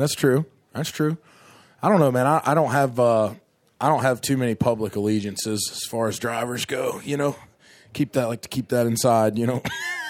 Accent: Asheville, North Carolina, United States; also born or lived in Charlotte / Huntersville; I was born in Charlotte, lived in Huntersville, North Carolina, until I was 8, moved to Asheville. So I just grew up around it

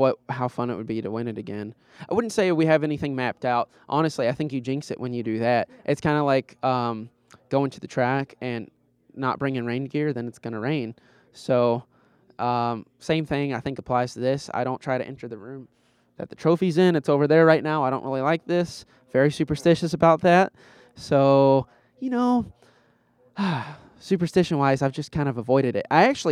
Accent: Kentucky, United States; I'm from Kentucky. They know bourbon.

